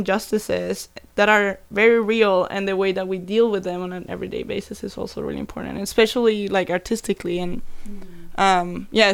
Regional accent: Colombia; And there were so many things that resonated and kind of reminded me of growing up there.

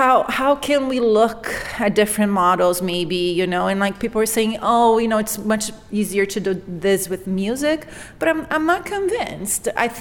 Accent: Brazil; now in United States; I didn't grow up here, and where I grew up in Brazil, when you say someone is an artist

